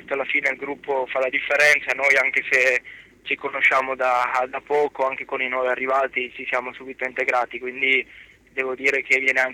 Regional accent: Piedmont, Italy; almeno dalle mie parti in Piemonte la prima categoria è un livello bassissimo

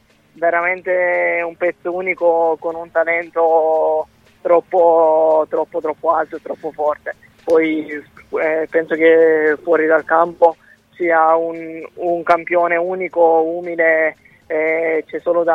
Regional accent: Lecce, Apulia, Italy; io impazzisco per il mare, appunto perché io vengo da Lecce e lì il mare è una cosa splendida

